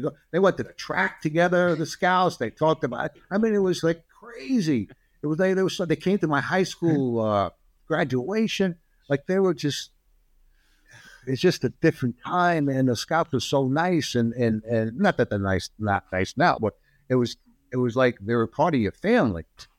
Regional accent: Brooklyn, New York, United States; And you know, growing up in Brooklyn, you know, we didn't have much. I mean, we had 5 people living in a 3-room apartment

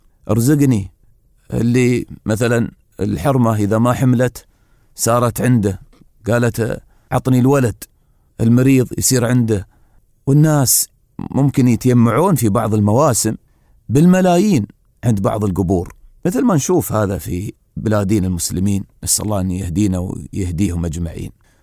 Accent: Dubai, United Arab Emirates; يعني مثلا هني نحن عندنا في دبي أحيد من زمان

